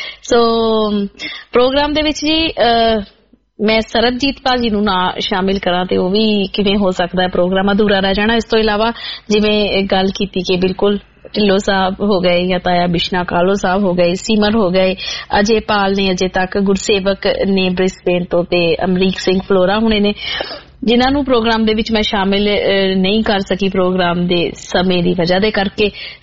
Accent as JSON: {"language": "Punjabi", "region": "Punjab", "country": "India", "moved": "yes", "said": "ਅਸੀਂ ਤੇ ਚਲੋ ਪੰਜਾਬ ਤੋਂ ਬਾਹਰ ਬੈਠੇ ਹੋਏ ਆ ਹਨਾ"}